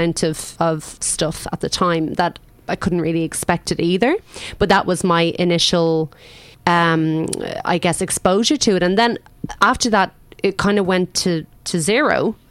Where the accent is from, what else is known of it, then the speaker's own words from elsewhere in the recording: Ireland; Being Irish, Jesus, self-deprecation is like my number one agenda.